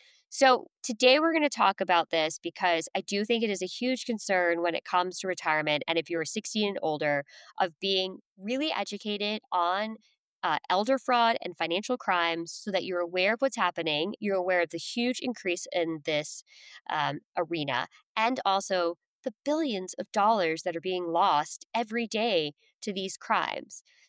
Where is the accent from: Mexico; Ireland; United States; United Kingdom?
Ireland; I'm Irish, so we'll say that's not totally likely.